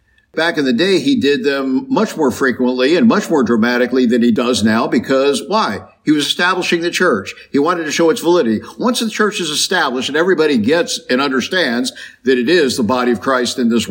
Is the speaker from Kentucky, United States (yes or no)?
yes; Kentucky, United States; I'm from Kentucky, particularly in the eastern part of the state. we have what are called holiness churches.